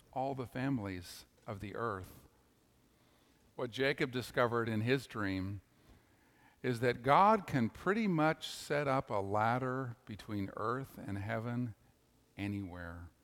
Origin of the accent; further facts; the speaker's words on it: Toronto, Ontario, Canada; I was sitting in worship in my hometown church in Toronto. I was probably 13 or 14.